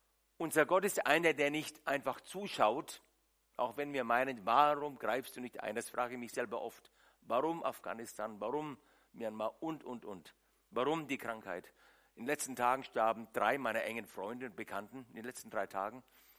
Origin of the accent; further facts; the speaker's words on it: Nuremberg, Bavaria, Germany; Und meine Heimat ist dennoch nicht in Dettelsau, ich bin Nürnberger, man hört es, richtiger Franke.